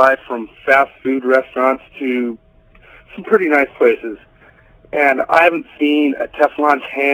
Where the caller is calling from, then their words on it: Billings, Montana, United States; I'm calling from Billings, and I called...